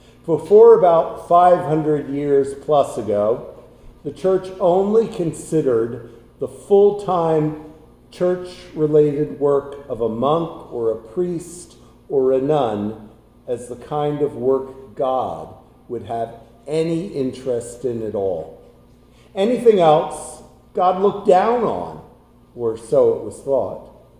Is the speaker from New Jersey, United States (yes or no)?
yes; New Jersey, United States; When I was growing up in New Jersey, school always started the Wednesday after Labor Day.